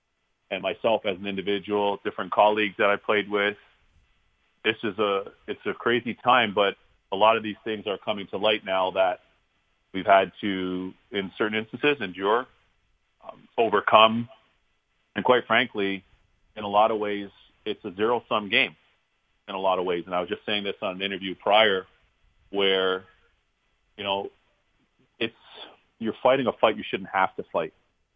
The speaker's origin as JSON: {"language": "English", "country": "Canada", "tie": "born or raised there", "lives_now": "United States", "said": "my parents emigrated from Barbados in the Caribbean, and they went to Canada. So my ancestral home's Barbados in the Caribbean. You know, I was born and raised in Canada, and home for me is the United States."}